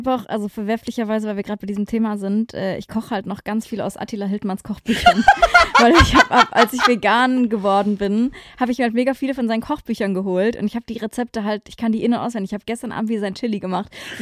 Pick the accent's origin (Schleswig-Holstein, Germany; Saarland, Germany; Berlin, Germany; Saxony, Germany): Saxony, Germany; Leipzig; born there; ich bin in Leipzig geboren